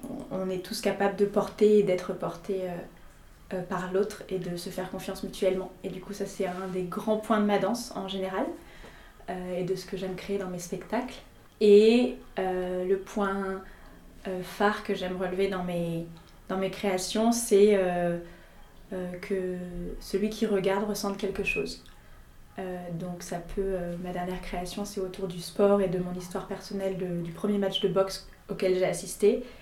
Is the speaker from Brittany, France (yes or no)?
no; Arnouville, Île-de-France, France; C'est un collectif qui est basé dans le Val d'Oise, où j'ai grandi, à Arnouville. Donc c'est plutôt un territoire défavorisé à côté de Sarcelles-Villiers-le-Bel, où il y a beaucoup de cités